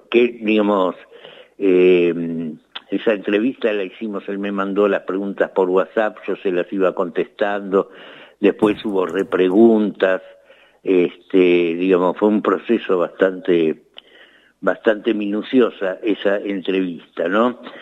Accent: Argentina; also born or lived in Bolivia; yo nací en Bolivia, pero vivo en la Argentina desde que era muy chico

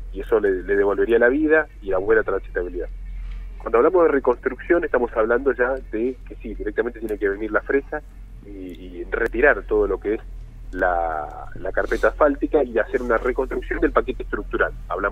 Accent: Patagonia, Argentina; para nosotros que somos de la Patagonia

